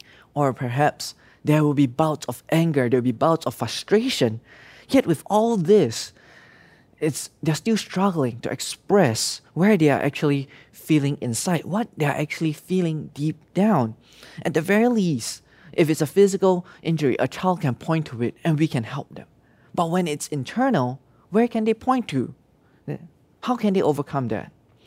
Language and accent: English; Hong Kong; moved away; You know, even me, your dad, when I came over from Hong Kong, I lost my friends.